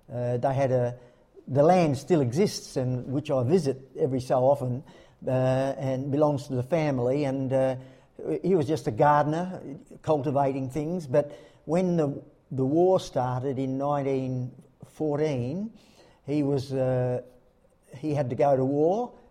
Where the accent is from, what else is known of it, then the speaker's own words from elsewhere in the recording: Lockleys, South Australia, Australia; born there; I was born at Lockleys in Keswick Hospital, which no longer exists, and baptised at Hindmarsh Catholic Church, yeah.